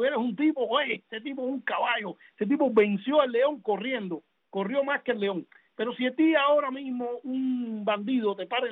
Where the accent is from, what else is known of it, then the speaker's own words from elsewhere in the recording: Cuba; Yo yo quiero mucho mi pueblo, yo me siento parte de ese pueblo, soy cubano